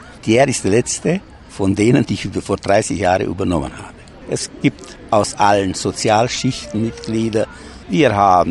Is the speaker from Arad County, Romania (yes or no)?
yes; Șiria, Arad County, Romania; Ich stamme nämlich aus Schiria, Helburg, und dort habe ich angefangen, die Musik.